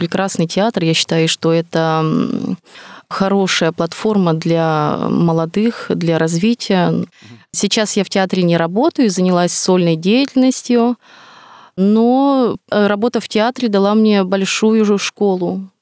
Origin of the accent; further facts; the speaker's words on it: Vologda Oblast, Russia; moved away as an adult; now in Moscow, Russia; Да, родом я с Вологодской губернии, соответственно, все мои родители, мои близкие, они находятся там.